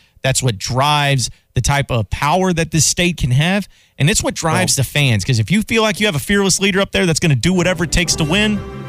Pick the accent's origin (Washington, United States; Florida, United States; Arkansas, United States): Arkansas, United States; I wasn't born in Arkansas. I was born in Texas, but I'm an Arkansan. Like, I was raised here. This is what I know.